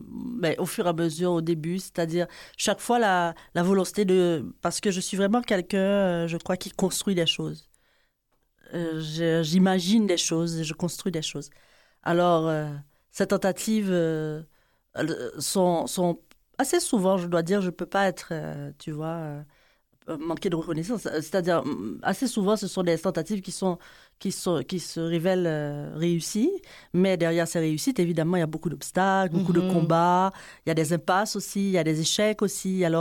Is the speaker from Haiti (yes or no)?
yes; Haiti; moved away as an adult; now in Canada; non seulement je suis née en Haïti, mais j'ai grandi en Haïti, mais surtout, je suis devenue adulte en Haïti. Donc, c'est vraiment comme jeune adulte que je suis arrivée ici. Et tu vois, maintenant, je suis presque moitié dans mon expérience haïtienne et mon expérience québécoise.